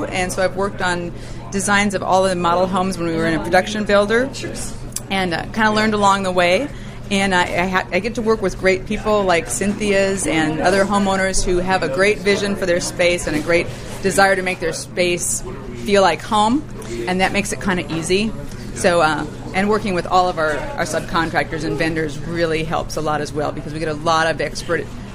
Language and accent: English; Minnesota, United States; now in Fresno, United States; Otherwise, I hail from the Midwest, from the mighty state of Minnesota.